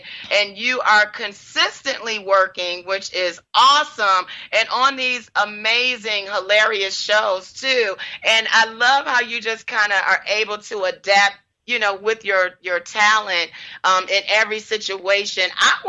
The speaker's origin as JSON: {"language": "English", "town": "Detroit", "region": "Michigan", "country": "United States", "said": "And to find out that we're both from Detroit."}